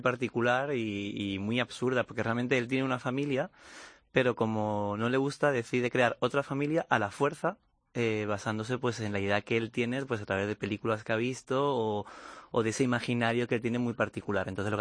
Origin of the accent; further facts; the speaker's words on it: Seville, Andalusia, Spain; now in Madrid, Spain; Yo por ejemplo que soy de Sevilla, soy andaluz